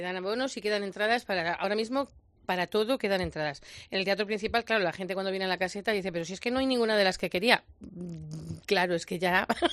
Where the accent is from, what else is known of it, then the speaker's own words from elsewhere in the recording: Zamora, Castile and León, Spain; estamos en Zamora, yo soy muy zamorana, adoro Zamora, y como dices tú, yo tiro para la tierra